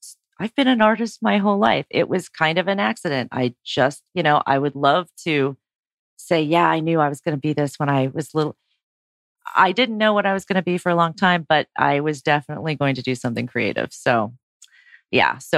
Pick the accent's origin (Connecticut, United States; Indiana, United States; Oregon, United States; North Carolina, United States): Oregon, United States; I'm originally from Oregon.